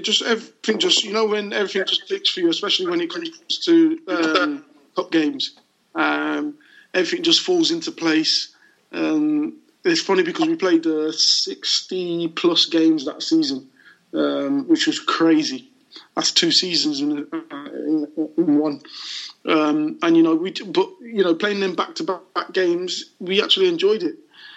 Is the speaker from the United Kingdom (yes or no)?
yes; Leicester, East Midlands, United Kingdom; I'm from Leicester, so I was born and raised in Leicester. I didn't know anything else.